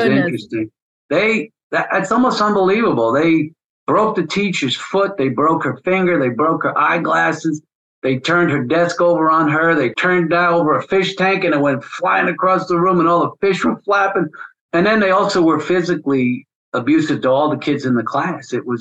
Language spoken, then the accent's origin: English; New York City, New York, United States; growing up in Metro New York City, I thought the whole world was like that because that was where I was born.